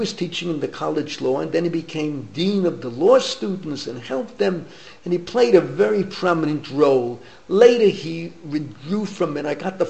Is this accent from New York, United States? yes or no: yes; Bronx, New York, United States; We grew up together in the Bronx.